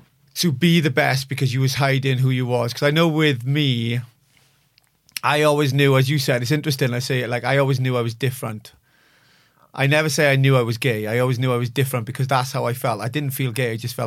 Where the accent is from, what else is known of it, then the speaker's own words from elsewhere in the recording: Bridgend, Wales, United Kingdom; I was born and raised in Bridgend. The heartbeat of the town was the rugby team.